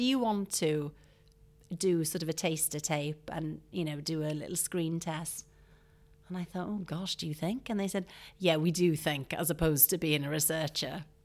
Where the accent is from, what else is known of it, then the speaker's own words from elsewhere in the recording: Wales, United Kingdom; I always thought, because I suppose growing up in South Wales, and I was always frustrated and I wanted to live in London and I wanted to be in a city.